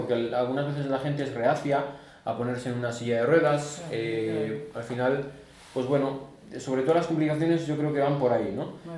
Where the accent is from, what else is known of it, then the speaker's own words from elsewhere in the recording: Escoriaza, Basque Country, Spain; Yo no soy de Vitoria, yo soy de Escoriaza, de un pueblo de Guipúzcoa, que está una media hora de aquí.